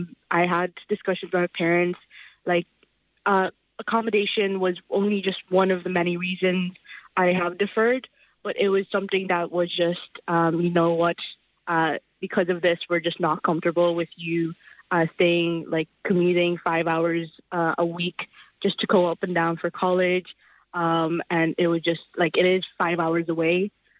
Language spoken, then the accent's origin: English; Letterkenny, Ulster, Ireland; I'm from Letterkenny.